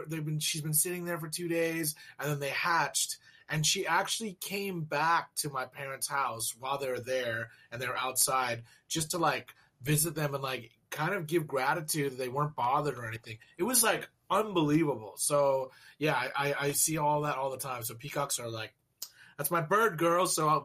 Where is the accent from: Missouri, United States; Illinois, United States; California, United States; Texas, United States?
California, United States; Arcadia; I come from Arcadia, that's our city bird, girl.